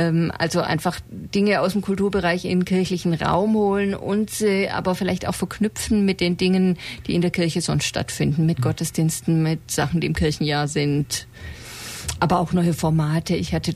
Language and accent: German; Stuttgart, Baden-Württemberg, Germany; Ich bin Pfarrerin, geboren bin ich in Stuttgart und komme aus dem Großraum Stuttgart.